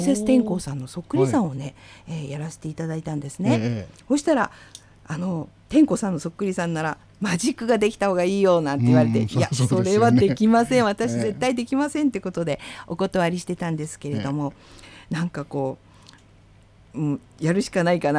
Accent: Niigata, Japan; 私の、はい、出身のラスベガスの新潟のね、地元のね、

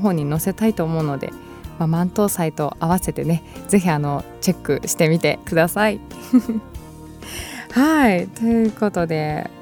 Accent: Hamamatsu, Shizuoka, Japan; 浜松、地元静岡県浜松市にある

